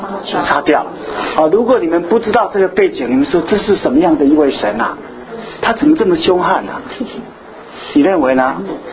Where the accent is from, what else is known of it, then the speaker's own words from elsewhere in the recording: Fujian, China; 为什么是亚玛利人？为什么是山东人？不是我们福建人？